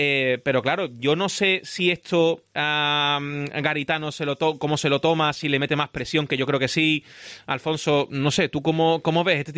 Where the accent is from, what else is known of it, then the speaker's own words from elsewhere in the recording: La Laguna, Canary Islands, Spain; Es que yo soy de la Laguna.